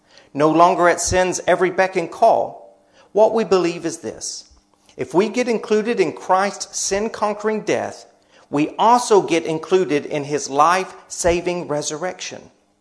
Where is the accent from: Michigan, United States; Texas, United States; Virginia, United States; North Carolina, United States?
Texas, United States; Beaumont; born there; also born or lived in Arkansas; I was born in Texas. Beaumont, Texas, just north of Houston, if you know where that is. My parents moved back to Arkansas.